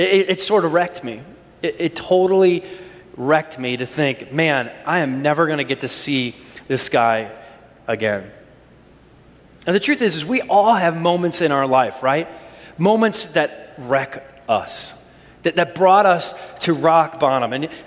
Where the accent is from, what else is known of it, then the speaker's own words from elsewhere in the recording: Minnesota, United States; I grew up in Minnesota, and the State Fair is this big deal